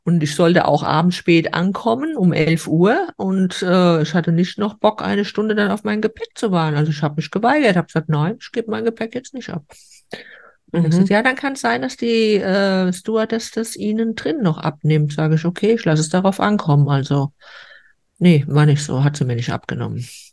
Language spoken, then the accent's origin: German; Frankfurt, Hesse, Germany; ich komme ja aus Frankfurt